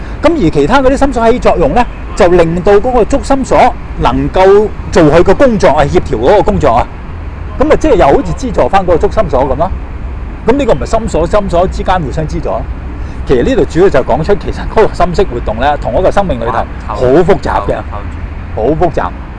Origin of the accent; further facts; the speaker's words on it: Hong Kong; 唔單止係我哋香港人喎